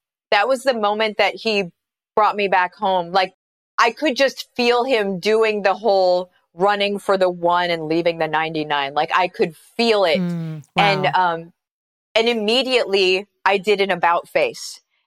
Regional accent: Illinois, United States; But what happened was at that point, we lived in Iowa. And I am from Central Illinois, okay?

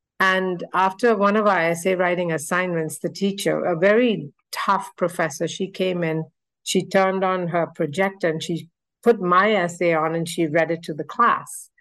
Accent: Kolkata, West Bengal, India; I grew up in Calcutta, which is now Kolkata, which is a teeming metropolis of over 17 million people in India. And I grew up in a very strong extended family structure with an Eastern upbringing.

